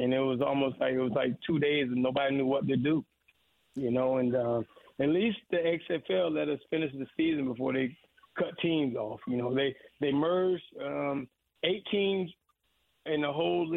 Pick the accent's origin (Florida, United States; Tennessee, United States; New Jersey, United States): Florida, United States; Gainesville; But yeah, I grew up in Gainesville, and then I went to University of Miami.